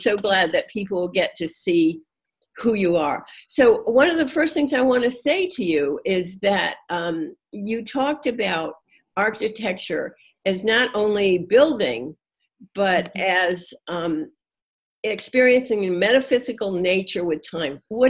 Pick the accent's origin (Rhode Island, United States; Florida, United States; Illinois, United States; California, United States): Rhode Island, United States; because I'm from Rhode Island